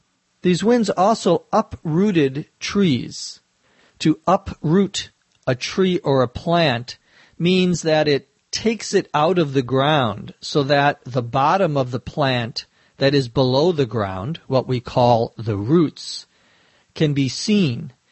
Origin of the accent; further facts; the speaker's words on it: Minnesota, United States; When I grew up in Minnesota, we would often see tornadoes